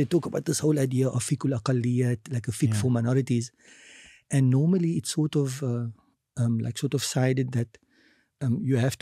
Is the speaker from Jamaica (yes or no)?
no; South Africa; That question is irrelevant to us. It doesn't come to us. We're South African and we identify as such.